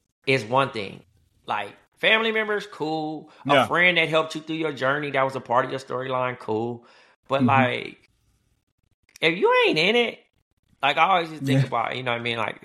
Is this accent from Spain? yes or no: no; Compton, California, United States